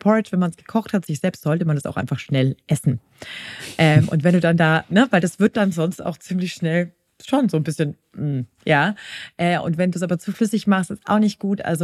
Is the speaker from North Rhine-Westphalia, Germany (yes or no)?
no; Bavaria, Germany; bin ja Fränkin